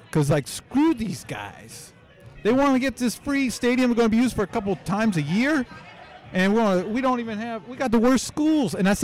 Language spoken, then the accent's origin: English; Castro Valley, California, United States; born there; Even though I was born in Castro Valley, they, you know, still the ancestry.